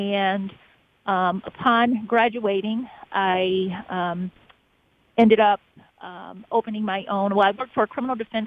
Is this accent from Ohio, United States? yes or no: yes; Forest Park, Ohio, United States; I am from Cincinnati, Ohio, but I grew up in a suburb of Cincinnati called Forest Park, Ohio.